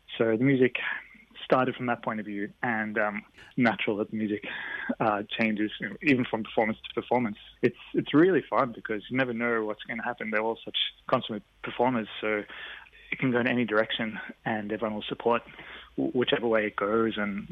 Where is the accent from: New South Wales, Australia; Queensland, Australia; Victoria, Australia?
Queensland, Australia; also born or lived in Stockholm, Sweden / Brisbane; So I was born in Stockholm in Sweden, and we moved when I was very young to southeast Queensland, a beautiful mountain called Tamarind Mountain.